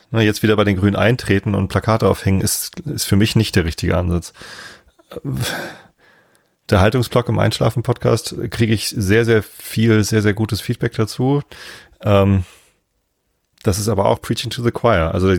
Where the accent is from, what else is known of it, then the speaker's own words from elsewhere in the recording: Visted, Lower Saxony, Germany; in Visted, da wo ich aufgewachsen bin, das kleine Dorf hier zwei Dörfer weiter, da gibt's den Visteder Berg